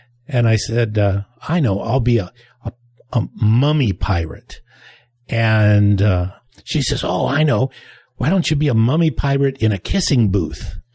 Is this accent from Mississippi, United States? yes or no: no; California, United States; I'm from California, and this is right next to North Hollywood.